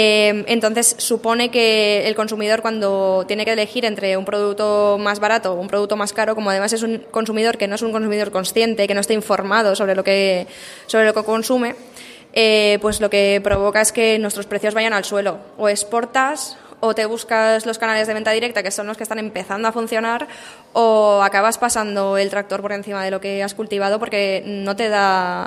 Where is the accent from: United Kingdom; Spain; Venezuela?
Spain; porque vengo de España, siempre te lo venden al exterior como un país unificado y como que todo, como todo es igual en España, ¿no?